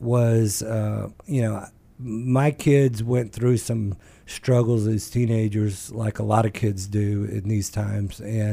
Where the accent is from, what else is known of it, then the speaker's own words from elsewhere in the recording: Louisiana, United States; When I was growing up in Louisiana, my parents, Penny and Muggsy, and Muggsy's the mom and Penny's the dad.